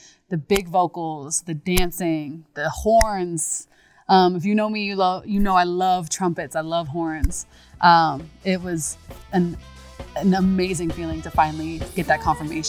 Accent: Midland, Michigan, United States; now in Atlanta, United States; I'm from Midland, Michigan, originally.

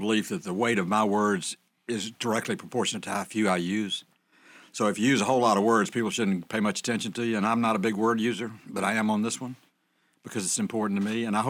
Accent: United States; As an American, I'm going to stand up for your right

